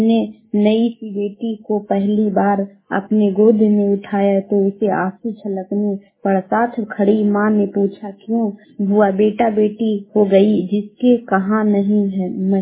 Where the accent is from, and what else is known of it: Bihar, India; now in Sheikhpura, India